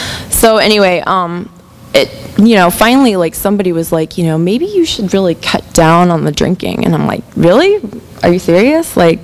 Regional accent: Tampa, Florida, United States; I'm from Tampa originally. I grew up here. My family's also from Tampa, and I came from a ordinary middle-class family.

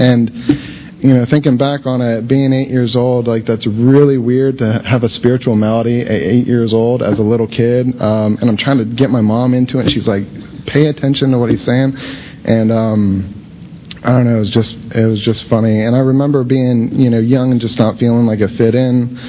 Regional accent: Brandon, Florida, United States; I grew up here in Brandon, just a little bit close to Tampa. My family was Lutheran

